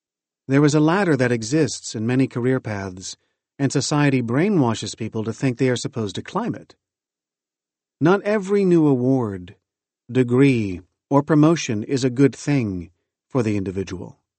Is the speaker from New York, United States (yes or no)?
yes; Bronx, New York, United States; When I grew up in the Bronx, my friend Mark got a lot of pressure from his parents